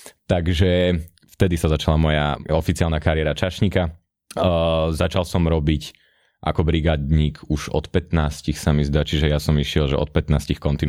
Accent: Bytča, Žilina Region, Slovakia; No, pochádzam z Bytče.

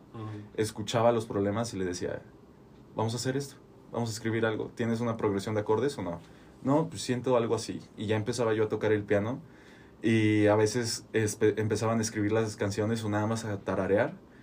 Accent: Celaya, Guanajuato, Mexico; los dos venimos del mismo lugar. Nuestra hometown es Celaya. Y queríamos como, no sé, no representar eso, pero sino hacer resaltar que venimos de Celaya.

